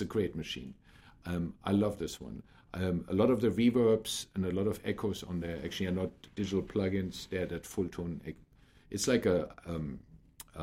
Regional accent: Germany; English is a second language; And this is the church bells actually of a church at my hometown in Germany, right?

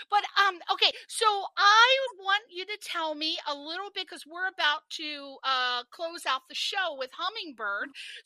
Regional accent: East Coast, United States; I'm from the East Coast

